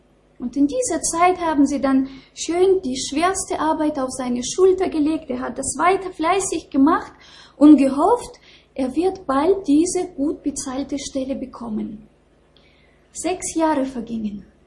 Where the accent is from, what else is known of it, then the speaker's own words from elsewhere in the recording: Eastern Ukraine, Ukraine; Wenn ich an mein Heimatland denke, an die Ostukraine und diese Konflikte dort